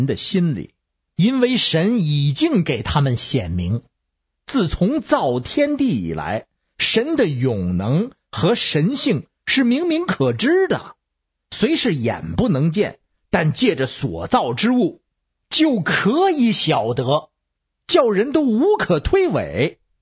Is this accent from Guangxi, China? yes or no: no; Beijing, China